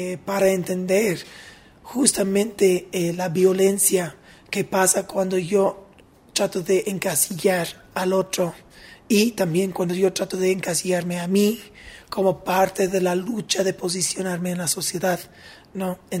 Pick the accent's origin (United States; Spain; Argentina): United States; now in Cuenca, Ecuador; Soy norteamericana estadounidense y vivo en Cuenca